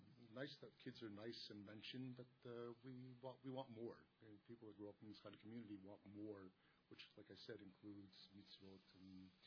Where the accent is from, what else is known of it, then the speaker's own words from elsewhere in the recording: Montreal, Quebec, Canada; Growing up in Montreal, what was really hammered into me, plugged into me all those years was grow up and be a mensch.